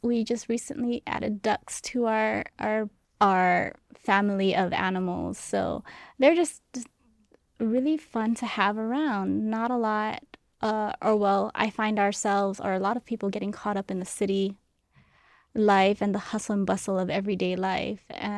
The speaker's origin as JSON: {"language": "English", "region": "Hawaii", "country": "United States", "tie": "born or raised there", "moved": "as an adult", "lives_now": "Guam", "said": "Yes. Yeah, so born and raised in Hawaii, developed my career in Guam."}